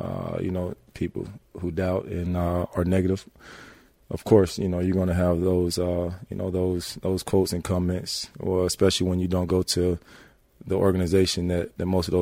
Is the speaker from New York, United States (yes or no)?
no; South Carolina, United States; I'm not from Houston. I'm from South Carolina, so I really don't understand much about that.